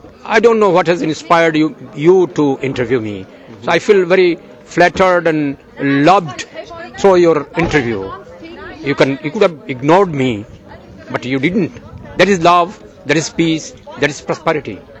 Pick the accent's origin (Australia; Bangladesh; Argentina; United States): Bangladesh; I'm from Bangladesh.